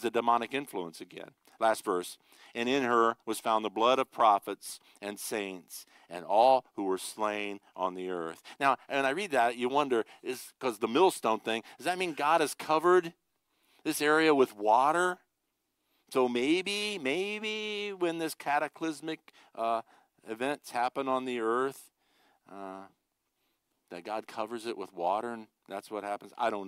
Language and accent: English; Ohio, United States; I grew up in North Ohio. There was a lot of Mennonites some Amish, and I grew up around those people a lot.